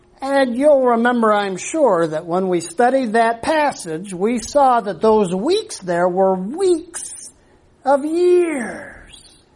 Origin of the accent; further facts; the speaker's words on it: United States; Speaking as an American, I can talk about how things were back when we were under British rule.